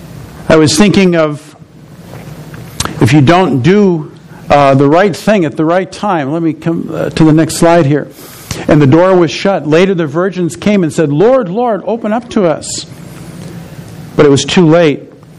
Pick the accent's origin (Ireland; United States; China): United States; New Jersey; I grew up in New Jersey